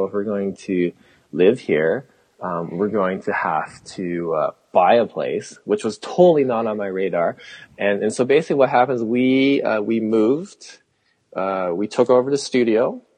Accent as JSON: {"language": "English", "town": "Calgary", "region": "Alberta", "country": "Canada", "tie": "born or raised there", "said": "I was born in Calgary, you know, and so it's like hometown."}